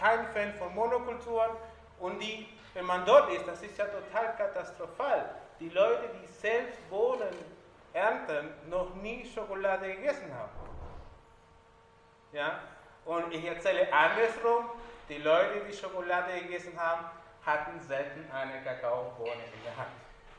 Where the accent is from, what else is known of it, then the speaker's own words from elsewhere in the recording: Peru; Ich bin aus Peru, in Peru geboren.